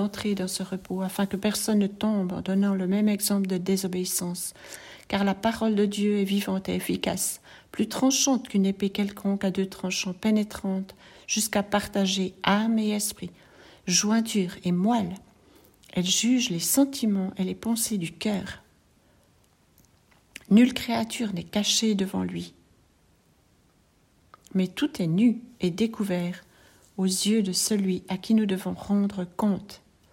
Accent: India; Je suis née en Inde. Et il y a beaucoup de pannes d'électricité.

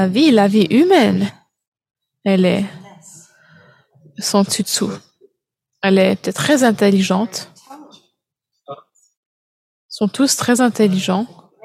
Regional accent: Philippines; Je viens des Philippines, il y a beaucoup de scarabées.

